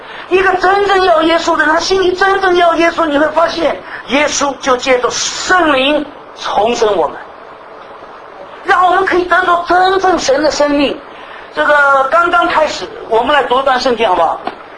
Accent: Shanghai, China; born there; 我生在上海，从来没有见过这个谷子，好像都只是吃饭吃米

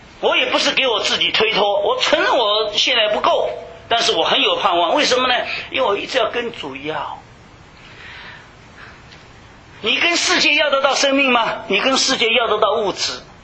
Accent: China; 我从小在大陆上长大，13岁，父母又不在我身边

